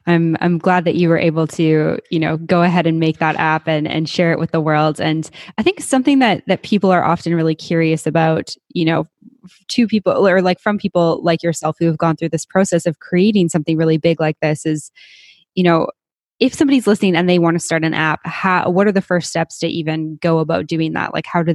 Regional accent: Canada; now in Panama; I'm from Canada and I'm down in Panama.

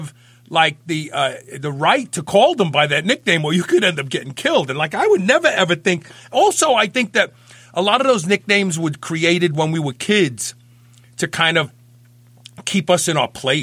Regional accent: Brooklyn, New York, United States; I grew up where I grew up in Brooklyn.

